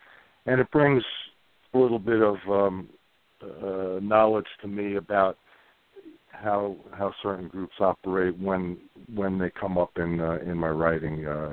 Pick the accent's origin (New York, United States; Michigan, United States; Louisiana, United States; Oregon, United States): New York, United States; Brooklyn; growing up in Brooklyn, Greg, people don't realize when you grow up as close to Coney Island as I did, that you, during the summer, we went to the beach literally every day.